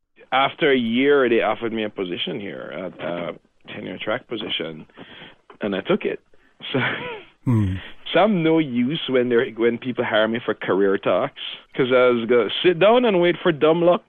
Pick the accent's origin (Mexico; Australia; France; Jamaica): Jamaica; moved away as an adult; now in Minneapolis, United States; Yeah, I grew up in Jamaica. I was born there. I was born in Jamaica in 1970, and I've lived there most of my life. I've been living in Minneapolis now since 2007. But that's where I'm from